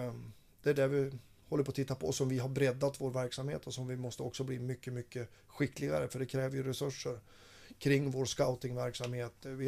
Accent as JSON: {"language": "Swedish", "town": "Fränsta", "region": "Västernorrland County", "country": "Sweden", "tie": "born or raised there", "said": "Jag har varit ute i mina hemtrakter uppe i Fränsta på mina fars skogsskiften"}